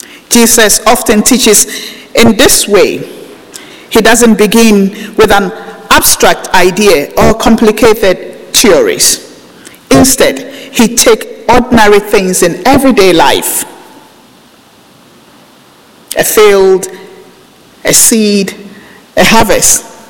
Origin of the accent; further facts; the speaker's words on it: Ghana; I grew up in Ghana, and one of the greatest gifts God gave me was being surrounded by remarkable women in my family.